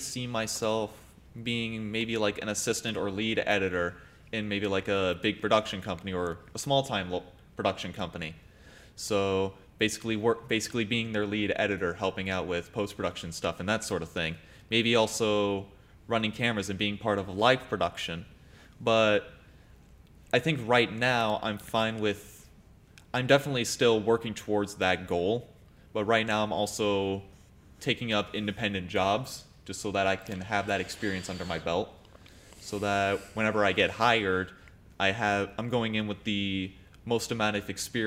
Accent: Saginaw, Michigan, United States; There's one that I'm researching into back in my hometown of Saginaw, which is where I also got the first job I had with people with disabilities.

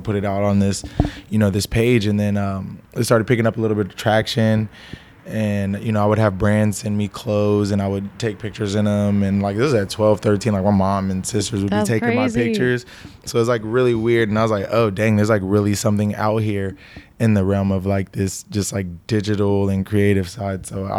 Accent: Atlanta, Georgia, United States; now in Los Angeles, United States; I'm from Atlanta, Georgia, and currently moved to LA like 2 years ago.

